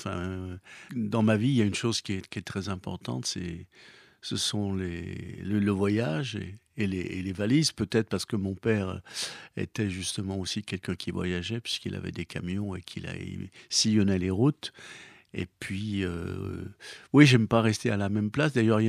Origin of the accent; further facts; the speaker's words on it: Lyon, Auvergne-Rhône-Alpes, France; puisque je suis lyonnais, je suis né à la Croix-Rousse, dans le 4e arrondissement, on ne peut pas être plus lyonnais